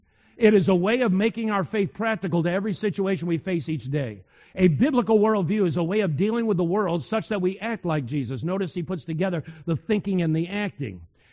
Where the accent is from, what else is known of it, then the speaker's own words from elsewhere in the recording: New York, United States; I mean, I'm from Western New York anyway. I'm a Northeasterner just like you are.